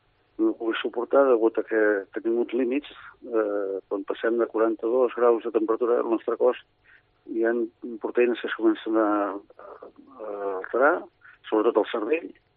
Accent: Figueres, Catalonia, Spain; que jo soc de Figueres.

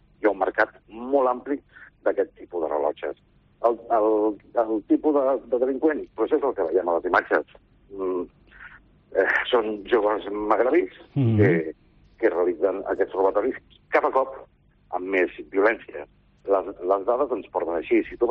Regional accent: Barcelona, Catalonia, Spain; Veritablement, com a barceloní, pues a mi em molesta molt que succeeixi això

